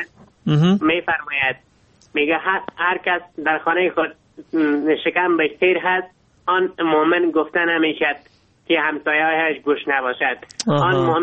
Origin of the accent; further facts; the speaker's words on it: Logar, Afghanistan; من یک افغان هستم، از ولایت لوگر با شما خوش کلام هم کلام هستم.